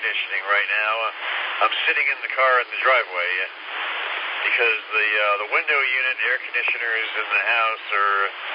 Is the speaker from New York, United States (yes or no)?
yes; New York City, New York, United States; I mean, I grew up in New York City, so it would have been... But you know what? New York has the moderating effect of being on the ocean.